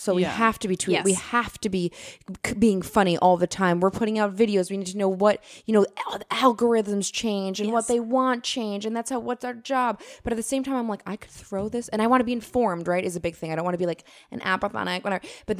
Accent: Queens, New York, United States; even though I'm from Queens, it was just too much.

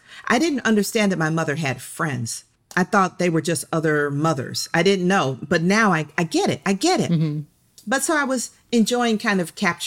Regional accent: Atlanta, Georgia, United States; Because the book is about growing up in Atlanta during the child murders

